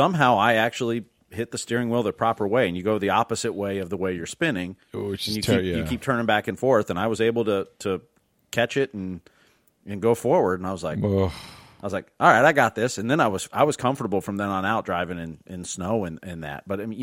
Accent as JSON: {"language": "English", "region": "Ohio", "country": "United States", "tie": "born or raised there", "said": "so I grew up in Northwest Ohio."}